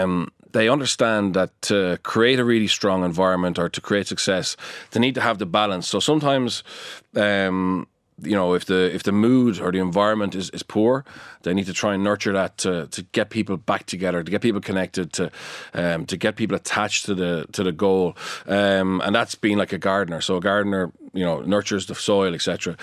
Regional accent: France; accent: French; English is a second language; my French accent

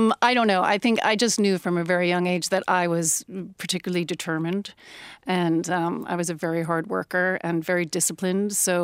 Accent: Long Island, New York, United States; Well, I grew up in New York. I grew up in a suburb in Long Island.

